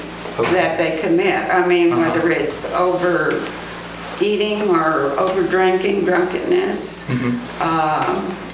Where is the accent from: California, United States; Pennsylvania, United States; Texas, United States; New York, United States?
Texas, United States; San Antonio; I come from San Antonio, Texas.